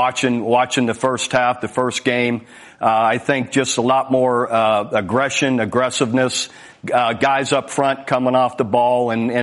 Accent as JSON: {"language": "English", "town": "Youngstown", "region": "Ohio", "country": "United States", "tie": "born or raised there", "also_born_or_lived": "Iowa", "said": "growing up in Youngstown, Ohio, a steel mill town, going through my experiences of playing at Iowa and then all my coaching experiences"}